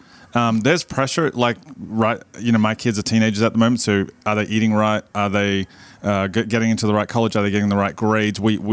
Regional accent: Australia; moved away as an adult; now in United States; you know, I'm not from America. I'm from Australia. My kids moved over here when my eldest daughter was seven.

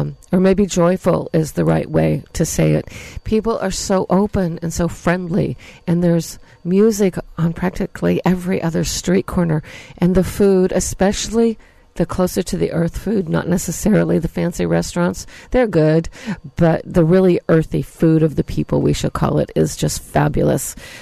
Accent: California, United States; And I grew up in the North Bay

